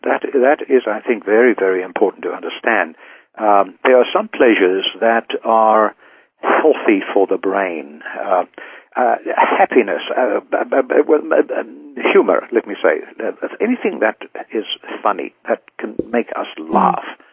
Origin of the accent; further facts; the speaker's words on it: South Africa; I grew up in South Africa where we were at 1 mile up, 5,000 feet, and there were not any mountains.